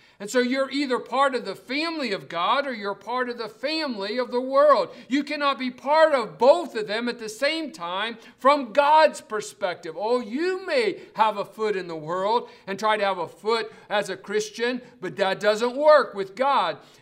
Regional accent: West Virginia, United States; When I was a boy growing up in West Virginia, I learned a song

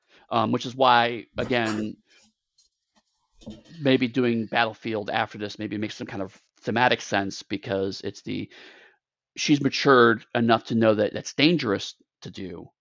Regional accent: United States; granted, I watched this as an American.

